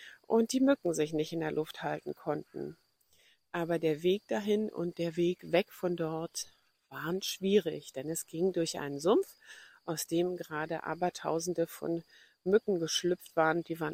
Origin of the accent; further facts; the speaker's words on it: Brandenburg an der Havel, Brandenburg, Germany; Meine Heimatstadt Brandenburg an der Havel wird durchflossen von mehreren Havelarmen